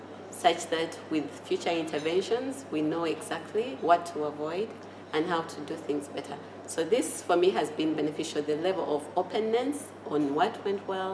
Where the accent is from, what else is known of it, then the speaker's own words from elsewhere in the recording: Uganda; I'm from Uganda